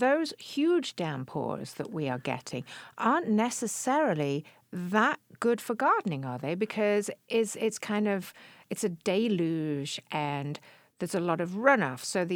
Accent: California, United States; I am from California prior to this.

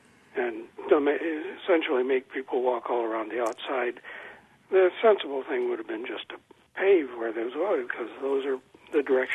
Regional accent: Columbus, Ohio, United States; And I did graduate work at Ohio State University, and actually I grew up around Columbus.

